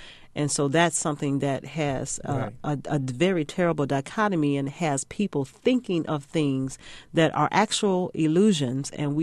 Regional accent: Joliet, Illinois, United States; I was from Joliet. You know, I came up that way.

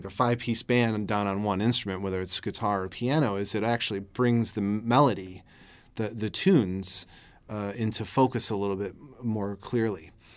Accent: Buffalo, New York, United States; And growing up in Buffalo

